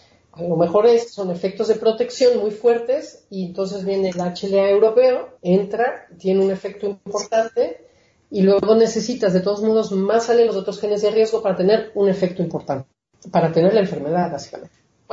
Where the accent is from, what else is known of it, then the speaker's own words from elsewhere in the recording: Mexico; moved away as an adult; also born or lived in United States / Sweden; Yo nací en los Estados Unidos de padres mexicanos, crecí en México, estudié medicina en México, y a los 25 años me fui a Suecia a hacer el doctorado en inmunología, y después fui a hacer mi postdoctorado en la Universidad de Uppsala